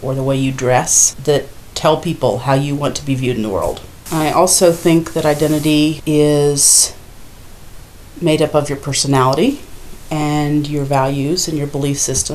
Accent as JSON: {"language": "English", "region": "Indiana", "country": "United States", "tie": "born or raised there", "moved": "as an adult", "lives_now": "Philadelphia, United States", "said": "I'm 51 years old. I was born in Indiana. I spent the first 21 years of my life in Indiana, and then after college, relocated to Philadelphia."}